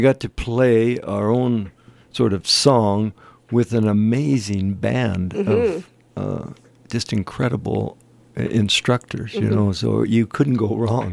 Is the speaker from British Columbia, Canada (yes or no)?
yes; Burnaby, British Columbia, Canada; Now, when I was brought up in Burnaby, my dad wanted me to be to take over his shoe store